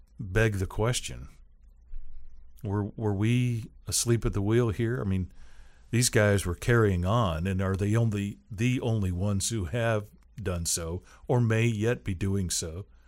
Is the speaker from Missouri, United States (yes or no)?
no; Seattle, Washington, United States; now in Tallahassee, United States; coming from the Pacific Northwest, I grew up in Seattle in the 60s and 70s.